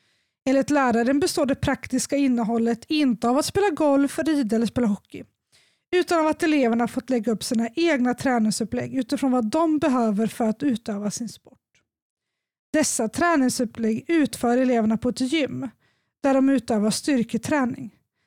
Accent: Sundsvall, Västernorrland County, Sweden; Jag är från Sundsvall så jag vet var skolan ligger.

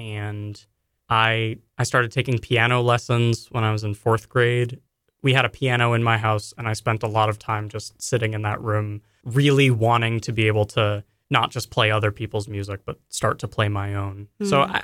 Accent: Natick, Massachusetts, United States; I'm from Natick, Massachusetts.

